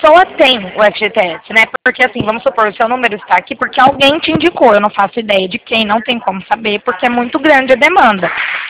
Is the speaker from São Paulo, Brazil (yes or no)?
yes; Presidente Prudente, São Paulo, Brazil; Eu sou de Presidente Prudente, senhor.